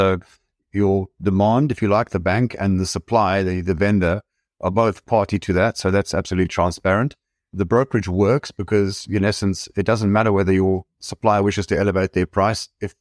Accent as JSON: {"language": "English", "country": "South Africa", "tie": "born or raised there", "said": "Well, I grew up in South Africa"}